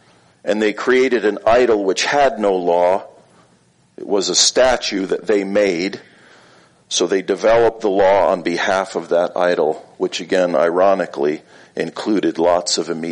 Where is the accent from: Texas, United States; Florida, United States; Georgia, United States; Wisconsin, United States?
Florida, United States; also born or lived in New York; Remember when I was a kid, we moved from New York to Florida.